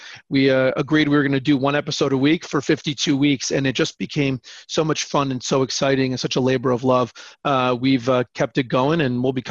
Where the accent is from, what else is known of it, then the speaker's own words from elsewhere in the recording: Connecticut, United States; I grew up in Connecticut, and driving through Connecticut growing up, I have a lot of family in Connecticut.